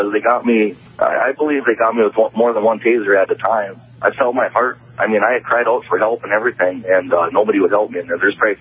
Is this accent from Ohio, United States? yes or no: no; North Dakota, United States; I'm from North Dakota, lived here my whole life, and that's how I got treated in Dickinson.